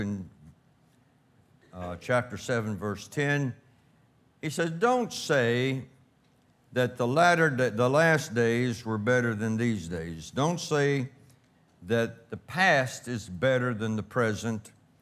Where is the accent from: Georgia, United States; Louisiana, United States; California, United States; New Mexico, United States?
Louisiana, United States; born there; I was born in South Louisiana among Cajuns.